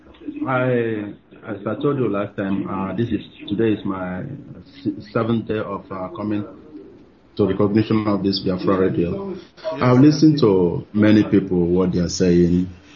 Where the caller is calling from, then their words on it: Stuttgart, Baden-Württemberg, Germany; I'm calling from Stuttgart.